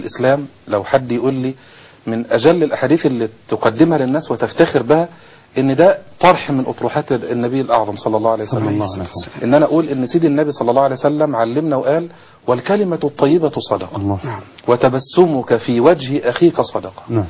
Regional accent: Zifta, Gharbia, Egypt; كان عندي خطبة عيد من سنتين في بلدتنا زفتة في مصلى أبي داود

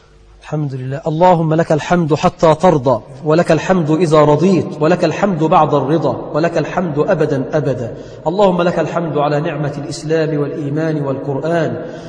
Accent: Egypt; بلدنا مصر

